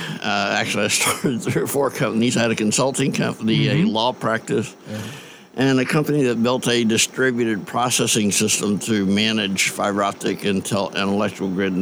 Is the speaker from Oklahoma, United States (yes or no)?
yes; Tulsa, Oklahoma, United States; born there; But I was born in Tulsa at the Oklahoma Osteopathic Hospital before they converted that to OU.